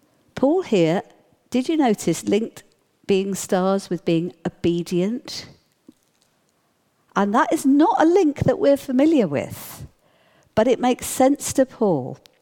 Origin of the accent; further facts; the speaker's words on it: London, United Kingdom; I grew up in London, where the light of all the street lamps means you can't really see the stars very well.